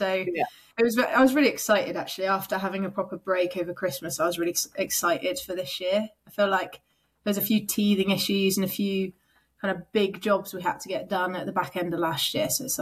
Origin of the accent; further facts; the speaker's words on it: South West England, United Kingdom; I grew up in Devon. So we weren't far, but we were quite in the countryside.